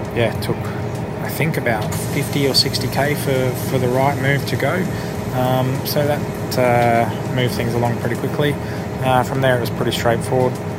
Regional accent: Australia; also born or lived in France / Spain; I'm certainly Australian at heart, but I spent a lot of time overseas, a few years in France and a few years in Spain.

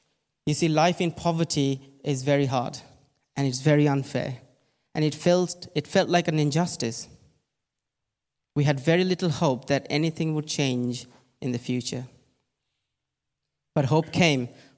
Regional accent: Kolkata, West Bengal, India; now in England; I actually grew up in Kolkata, India. I grew up in Kolkata in abject poverty. I was raised in a slum community in Kolkata, a community where hundreds of people shared two toilets and one tap.

